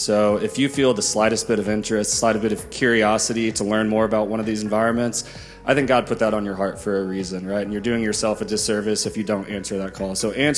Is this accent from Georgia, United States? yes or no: yes; Atlanta, Georgia, United States; So like you said, I'm from here.